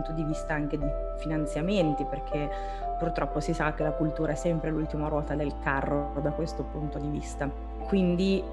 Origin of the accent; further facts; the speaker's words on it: Reggiolo, Emilia-Romagna, Italy; Io sono della Bassa, originaria di Reggiolo, quindi non sono lontana dal Po come origine.